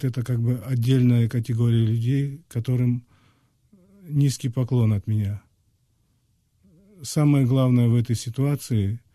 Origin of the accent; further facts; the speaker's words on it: Crimea, Ukraine; Я крымский татарин, я отношусь к этому однозначно позитивно.